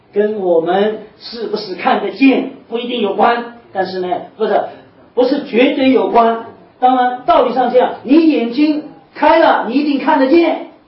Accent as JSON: {"language": "Chinese", "country": "China", "said": "那个 mind， 我中国人讲就良心，是这样"}